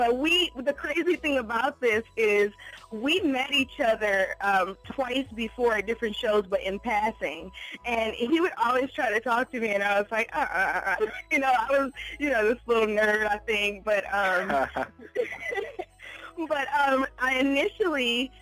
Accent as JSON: {"language": "English", "town": "Chicago", "region": "Illinois", "country": "United States", "said": "I am from Chicago, Illinois."}